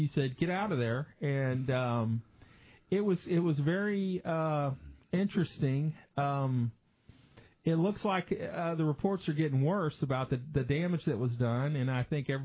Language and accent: English; Texas, United States; now in Norman, United States; Well, you know, I'm a Texan, and I love Texas, but I'll tell you, Norman, Oklahoma is about the greatest place I think somebody could live.